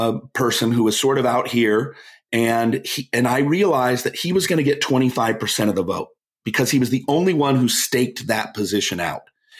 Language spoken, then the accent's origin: English; Snoqualmie, Washington, United States; now in Scottsdale, United States; I live in Scottsdale now, but I grew up 50 years in Seattle.